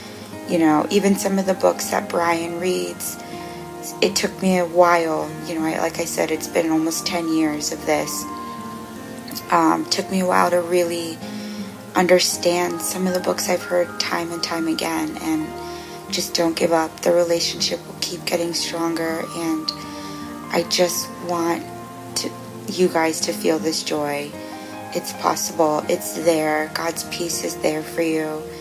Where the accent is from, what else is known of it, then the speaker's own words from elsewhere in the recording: Maryland, United States; now in Tokyo, Japan; I'm calling from Tokyo, Japan, but I'm from Maryland